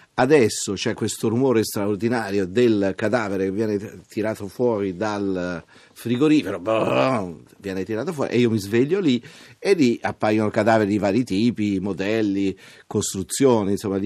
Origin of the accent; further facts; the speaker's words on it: Abetone, Tuscany, Italy; io sono dell'Abetone, sono nato all'Abetone, sono un ex maestro di sci, sono... un ragazzo che ha vissuto nei boschi